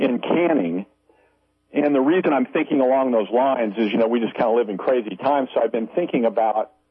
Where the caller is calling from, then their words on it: Missouri, United States; from Missouri.